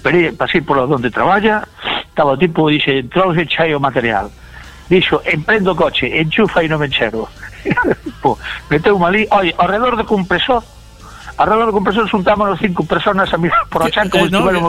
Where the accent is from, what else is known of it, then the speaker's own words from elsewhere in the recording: Esteiro, Galicia, Spain; A ver, eu son de Esteiro, de Muros